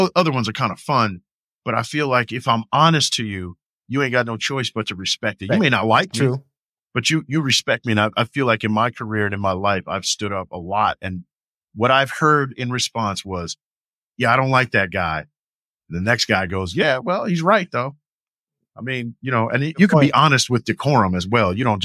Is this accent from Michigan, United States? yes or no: no; California, United States; Oh, 90. I'm from California. 20. No, we don't see that.